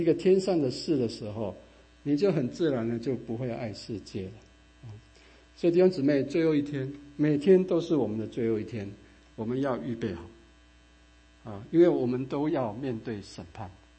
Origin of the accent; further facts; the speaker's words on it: China; 就是我们中国人讲，就是虎死什么，留皮；人死什么，留名嘛。